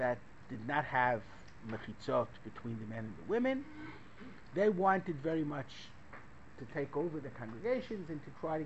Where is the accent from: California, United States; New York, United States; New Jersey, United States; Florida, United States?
New York, United States; Brooklyn; I mean, I was a kid from Brooklyn who didn't know from, the only elevators that we had were creaky